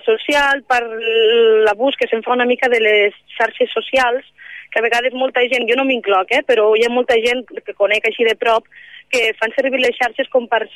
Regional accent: Flix, Catalonia, Spain; de la Marta Rojals, de la Palma d'Ebre, o sigui, convilatana gairebé meua, que jo soc de Flix

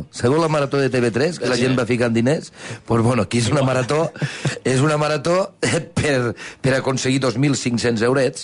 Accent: Flix, Catalonia, Spain; nosaltres sabem que nosaltres som de Flix

